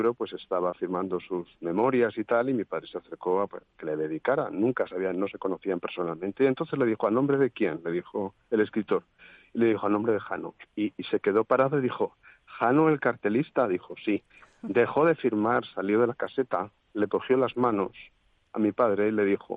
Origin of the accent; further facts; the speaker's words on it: Madrid, Community of Madrid, Spain; como madrileño o como mirando desde el patrimonio